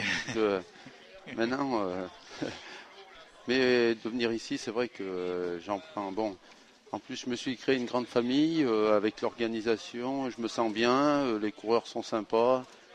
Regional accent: Auvergne-Rhône-Alpes, France; Je viens proche de Grenoble, dans l'Isère.

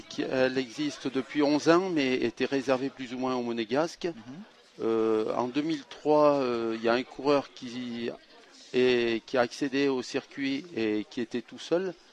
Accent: Auvergne-Rhône-Alpes, France; Je viens proche de Grenoble, dans l'Isère.

